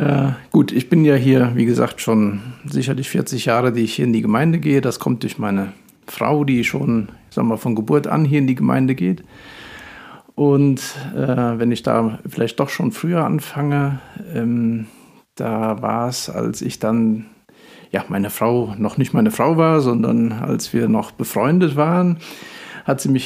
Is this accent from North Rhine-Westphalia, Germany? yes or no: yes; Eiserfeld, North Rhine-Westphalia, Germany; ich komme aus Eiserfeld und ja, da bin ich musikalisch halt schon groß geworden.